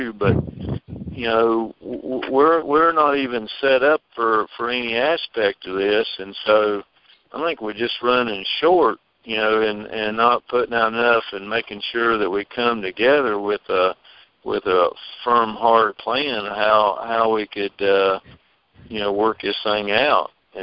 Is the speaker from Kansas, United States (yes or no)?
no; North Carolina, United States; I'm from North Carolina.